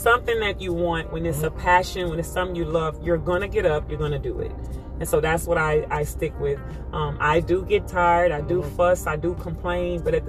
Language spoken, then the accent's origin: English; Alexandria, Louisiana, United States; now in Lafayette, United States; It started in Lafayette. I mean, that's where I live. But Alexandria, that's where I was born and raised.